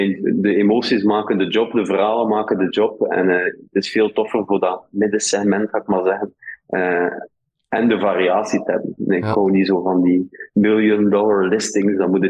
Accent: Ostend, Flanders, Belgium; ik ben van Oostende, ik hou van Oostende

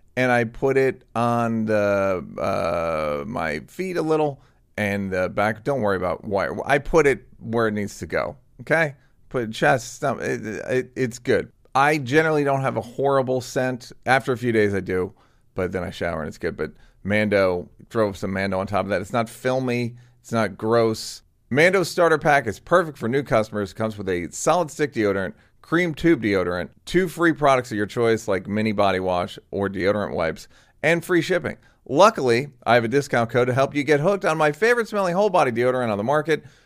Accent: Chicago, Illinois, United States; And I grew up in Chicago for like 9 years.

